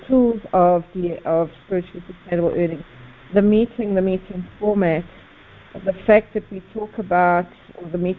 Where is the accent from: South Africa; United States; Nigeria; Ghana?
South Africa; Johannesburg, Gauteng; calling from Johannesburg, South Africa